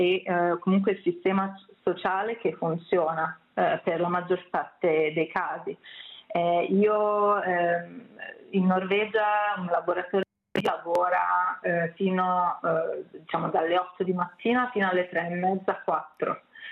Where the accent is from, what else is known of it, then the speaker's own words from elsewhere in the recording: Milan, Lombardy, Italy; also born or lived in Amsterdam / Copenhagen / Brussels; now in Oslo, Norway; io mi ritengo molto fortunata di essere qui a Oslo al momento. Io ho vissuto, io vengo da Milano, ho vissuto a Amsterdam, ho vissuto a Copenaghen e a Bruxelles